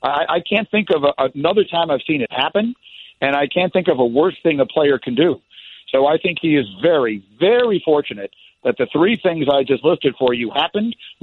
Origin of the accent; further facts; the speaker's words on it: New York, United States; also born or lived in Chicago; I'm a New Yorker who grew up a Knicks season ticket holder and lived and died with the Knicks all of my life.